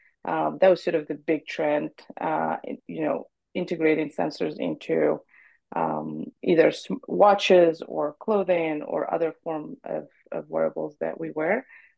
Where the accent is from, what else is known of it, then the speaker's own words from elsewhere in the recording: Morocco; moved away as an adult; now in Montreal, Canada; I actually was born and raised in Morocco, spent a better half of my life there, and then moved to Quebec to for school. So I came in early 2010s for my MBA and then stayed thereafter, moved to Montreal for career options